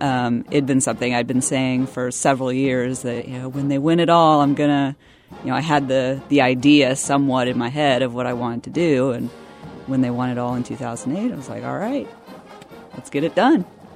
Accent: Overland Park, Kansas, United States; In a way, it is kind of a tribute to where I'm from. You know, I am a Kansas girl. I was born in Overland Park, and I grew up doing very Kansas things.

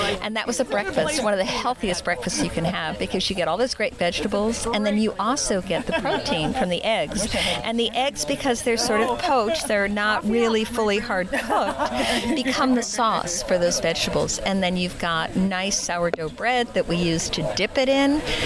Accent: Minneapolis, Minnesota, United States; I'm from the Twin Cities.

